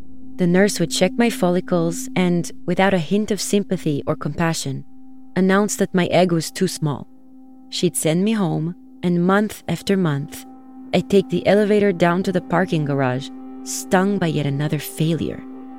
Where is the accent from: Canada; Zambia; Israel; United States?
Israel; Nahariya, Northern District; Growing up in Nahariya, we had Katyusha rockets rain down on us pretty regularly.